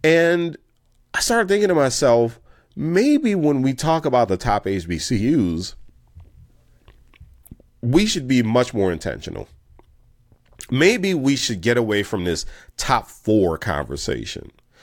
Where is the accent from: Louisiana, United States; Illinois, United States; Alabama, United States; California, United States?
Louisiana, United States; New Orleans; Heck, I'm from New Orleans, where we have the biggest producer of black doctors in the nation, Xavier University of Louisiana.